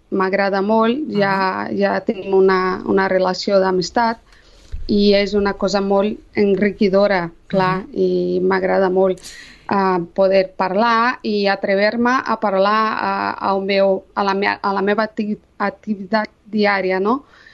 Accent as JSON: {"language": "Catalan", "region": "Rio de Janeiro", "country": "Brazil", "second_language": "Catalan", "moved": "as an adult", "lives_now": "Sabadell, Spain", "said": "jo soc de Rio de Janeiro, de Brasil, i això, vaig venir a Sabadell amb el meu marit fa 4 anys per fer un màster de periodisme de viatges a l'Autònoma"}